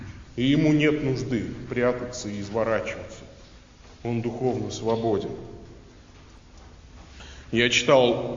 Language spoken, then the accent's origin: Russian; Ulyanovsk, Ulyanovsk Oblast, Russia; Я приехал с Волги, у нас в городе Ульяновске часть города находится ниже уровня реки.